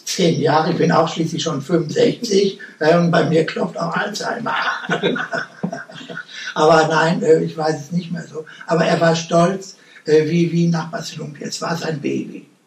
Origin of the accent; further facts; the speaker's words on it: Schwelm, North Rhine-Westphalia, Germany; also born or lived in Hückeswagen; Schwelmer Jung sind wir, ne? Haben eine Schule besucht in Westfalen-Damm und man ist mit Schwelm verbunden. Hückeswagen auch, weil man da in den Bergen rumgelaufen ist als Kind.